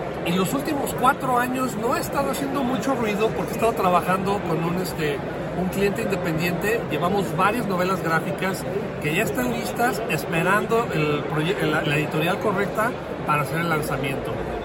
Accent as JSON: {"language": "Spanish", "region": "Aguascalientes", "country": "Mexico", "said": "Bueno, yo soy de Aguascalientes."}